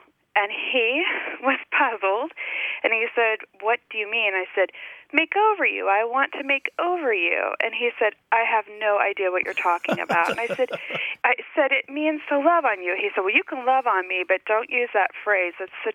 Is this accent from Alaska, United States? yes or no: no; Texas, United States; now in Pennsylvania, United States; And I grew up in Texas. I live in Pennsylvania. My husband is from Western Pennsylvania.